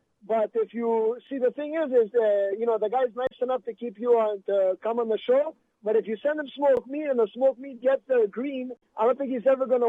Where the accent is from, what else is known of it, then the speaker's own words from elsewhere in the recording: Montreal, Quebec, Canada; I'm from Montreal, guys. How you guys doing?